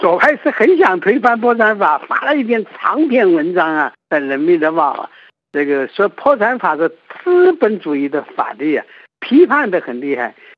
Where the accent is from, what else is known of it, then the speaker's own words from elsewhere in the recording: Jiangxi, China; moved away as an adult; now in Beijing, China; 我是江西人，考研究生到了北京